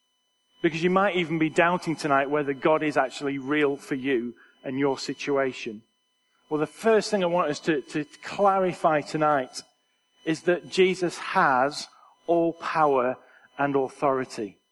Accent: Preston, North West England, United Kingdom; I'm Preston born and raised, or actually, some people say, "No, you're not from Preston, because I was born in Barton," which obviously is the center of the universe.

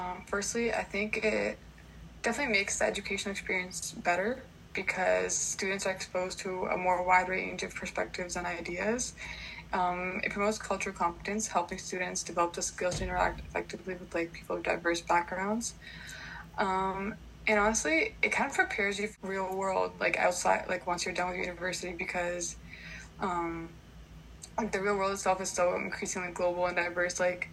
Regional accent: India; first language Punjabi; English is a second language; I'm very happy with that accent because that is my background. I'm Indian. I'm very proud of it. And also, like, as a kid, like, I speak Punjabi, that is my mother tongue

